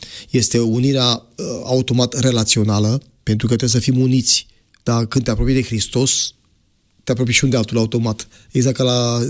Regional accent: Romania; Nu înseamnă că mi-e rușine că sunt român.

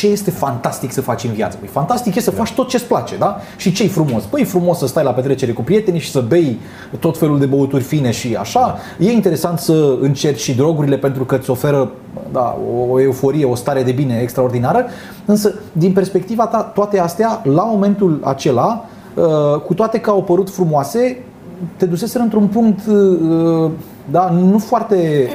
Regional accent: Teleorman, Romania; m-am născut în Telorman, am trăit acolo o bună parte de timp.

